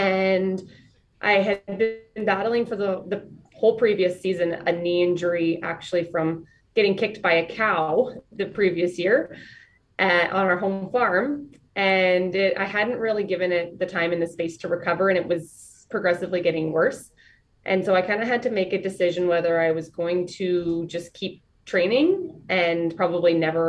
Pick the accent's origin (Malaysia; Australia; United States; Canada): Canada; Drake, Saskatchewan; I'm actually from Drake, Saskatchewan originally, which is a village and where I grew up.